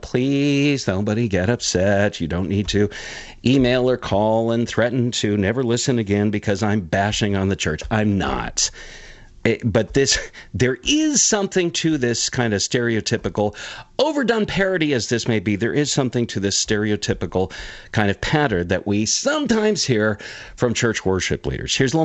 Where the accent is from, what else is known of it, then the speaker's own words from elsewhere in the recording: California, United States; I will confess, I grew up in the Southern California beach area.